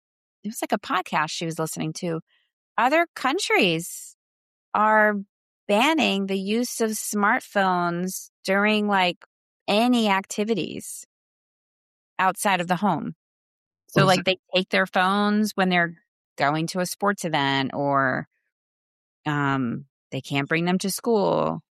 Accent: Northeast, United States; now in Wilmington, United States; And we're from the Northeast, so like we very much miss the snow for fun times, not to live in.

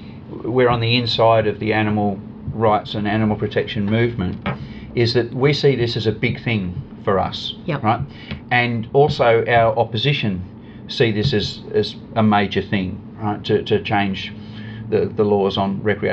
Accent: Victoria, Australia; So I'm from the Surf Coast. I've lived for 30 years in amongst that surf culture

